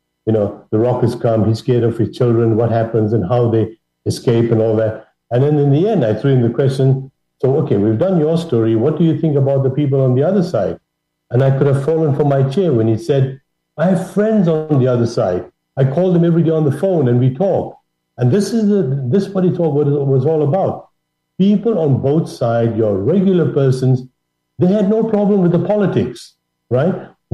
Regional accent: South Africa; They forgot that I am not Jewish, I'm South African, Muslim, all that kind of stuff.

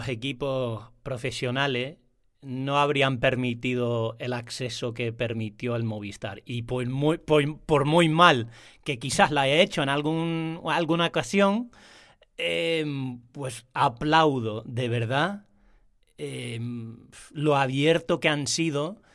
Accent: England, United Kingdom; Spanish is a second language; moved away as an adult; now in Spain; llevo 20 años como español adoptivo, pero hablando con compatriotas en Inglaterra o gente de por el mundo

